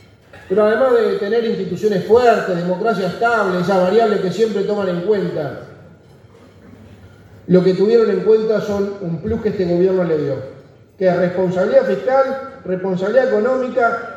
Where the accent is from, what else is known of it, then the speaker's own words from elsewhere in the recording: Uruguay; nos llena de orgullo como uruguayos